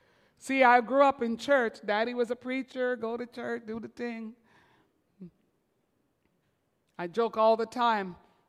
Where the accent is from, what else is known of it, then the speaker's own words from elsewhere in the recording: Jamaica; born there; I'm Jamaican born